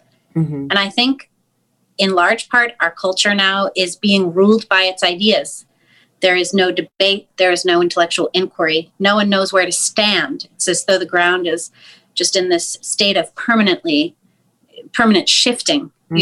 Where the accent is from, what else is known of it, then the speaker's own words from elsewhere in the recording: United States; Of course, I'm an American. That's like the foundation of our entire country, whether you like it or not.